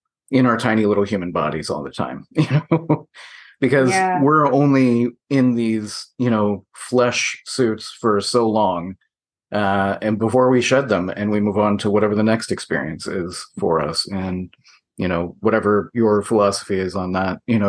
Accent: Midwest, United States; So, plus I grew up in the Midwest, so it's just, it's not accepted to be acceptable to be, have a big ego.

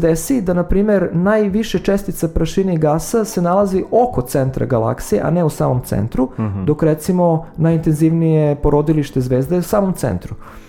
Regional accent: Serbia; za sve nas koji potičemo iz Srbije

